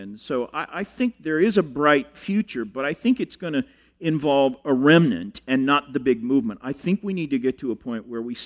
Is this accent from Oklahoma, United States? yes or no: yes; Tulsa, Oklahoma, United States; I grew up in Tulsa, which is the home of every unclean charismatic bird, you know.